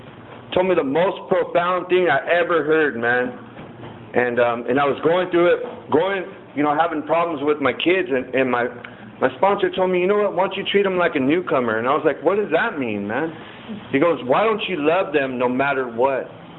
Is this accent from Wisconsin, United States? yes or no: no; Santa Maria, California, United States; I was born and raised right here in Santa Maria. It's a big town today. It wasn't when I was growing up, though, let me tell you. You know, it was real small. And it was like I was related to every Mexican family in Santa Maria.